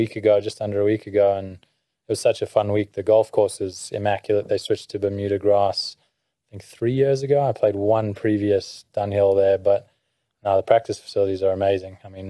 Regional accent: South Africa; they really have no clue where South Africa is. The best thing for me whenever I'm asked the question, "Where are you from?"

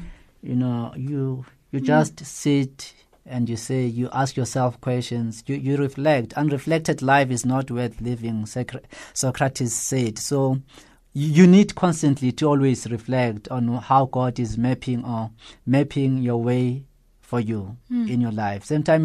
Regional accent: Alexandria, Alexandria Governorate, Egypt; English is a second language; You must remember, I'm from Alexandria, you know. I'm from Alexandria.

